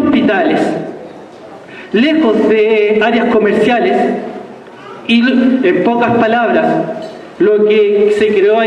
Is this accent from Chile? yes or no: yes; Santiago, Santiago Metropolitan Region, Chile; born there; Yo nací en Santiago de Chile. Nací en un barrio pobre de Santiago de Chile, marginal.